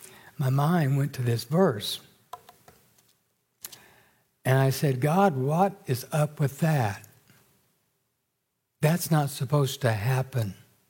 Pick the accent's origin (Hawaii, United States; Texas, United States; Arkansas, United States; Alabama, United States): Arkansas, United States; Little Rock; the home in which I was raised in Little Rock